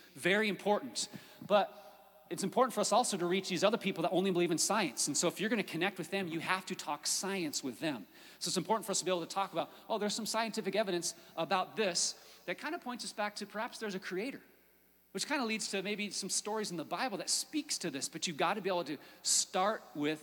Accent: Washington, United States; I'll never forget as a six-year-old standing in my backyard watching Mount St. Helens, because I come from Washington State, and I got to see it live firsthand.

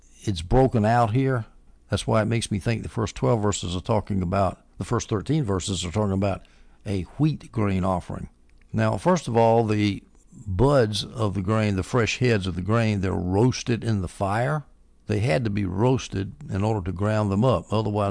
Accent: the South, United States; I like that word because I'm from the South.

